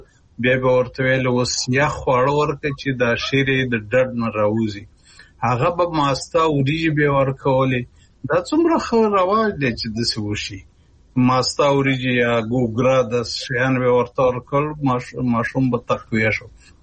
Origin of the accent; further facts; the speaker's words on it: Kunar, Afghanistan; زه په کنړ کې لوی شوم